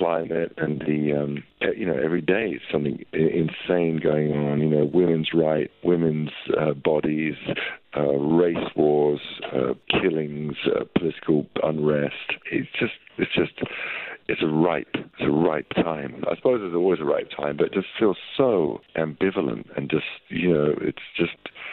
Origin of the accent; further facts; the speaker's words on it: London, United Kingdom; growing up in where I grew up in North London